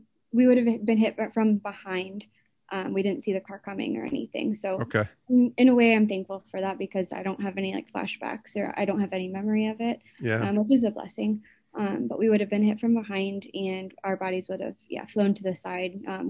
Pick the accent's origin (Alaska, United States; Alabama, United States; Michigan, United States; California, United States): Michigan, United States; So we're from Michigan, and so obviously it's a little drive away, because in Ohio, Cedarville is.